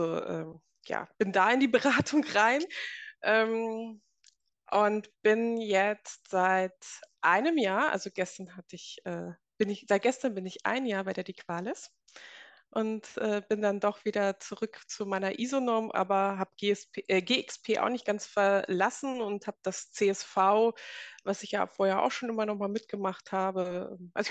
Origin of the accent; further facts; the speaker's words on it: Lower Saxony, Germany; now in Saarland, Germany; bin ich im Saarland seit 3 Jahren. Und es gefällt mir hier sehr gut. Ich komme eigentlich aus dem Norden, aus Niedersachsen und bin jetzt schön weit in den Süden gefahren, sozusagen.